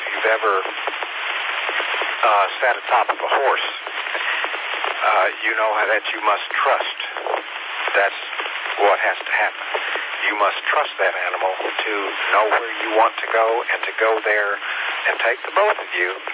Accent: Tennessee, United States; In my hometown, on top of a mountain that's within the city limits, Bays Mountain, B-A-Y-S.

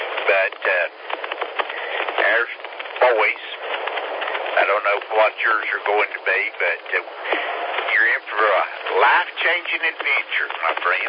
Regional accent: Ellenboro, North Carolina, United States; I'm from Ellenboro, North Carolina, and I'm mobile right now on 85.

